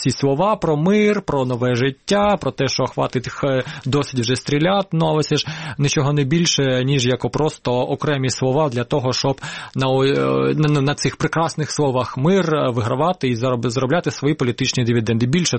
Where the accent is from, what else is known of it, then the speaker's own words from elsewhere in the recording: Donetsk Oblast, Ukraine; Я як донеччанин